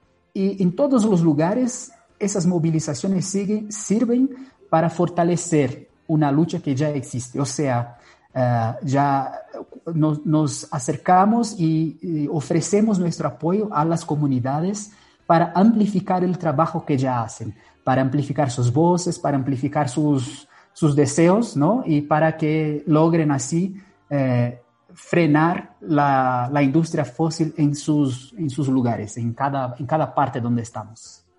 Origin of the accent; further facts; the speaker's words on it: Brazil; Spanish is a second language; now in La Paz, Bolivia; Y vivo en La Paz, me olvidé de decir. Soy brasileño, por esto se nota el acento y todo, pero vivo en La Paz hace 2 años y me gusta mucho. Casi 3 años en realidad.